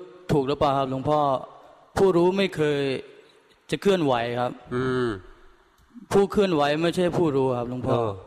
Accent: Prachuap Khiri Khan, Thailand; ผมมาจากประจวบคีรีขันธ์ครับ

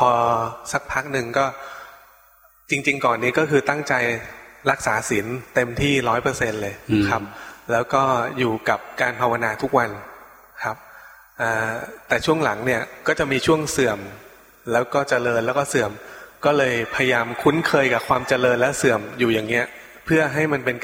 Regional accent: Bangkok, Thailand; มาจากกรุงเทพนี่แหละครับ

